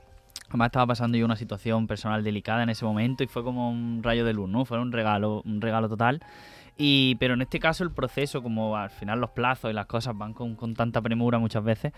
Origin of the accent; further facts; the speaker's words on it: Andalusia, Spain; me fui un poco a lo que somos nosotros, ¿no?, como andaluces